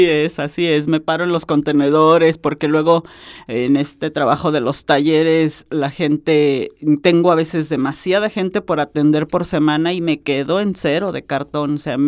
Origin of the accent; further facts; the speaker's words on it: Aguascalientes, Mexico; le damos el contexto de que somos de Aguascalientes